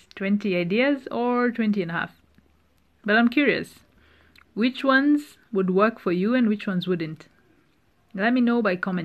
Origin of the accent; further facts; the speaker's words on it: Kenya; I'm saying this as a Kenyan who's lived most of her life in a country that's in the red in that risk index.